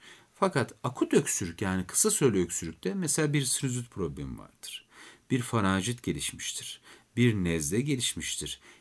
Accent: Beypazarı, Ankara, Turkey; ben Ankara Beypazarlıyım. Yıllarca sobalı evlerde büyüdük.

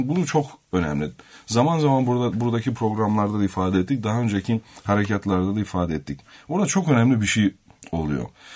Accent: Malatya, Turkey; Diyorum ki kardeşim ben de Doğu ve Güneydoğu bölgesinden gelen birisiyim. Malatyalıyım. Benim annem Türkçe bilmiyor.

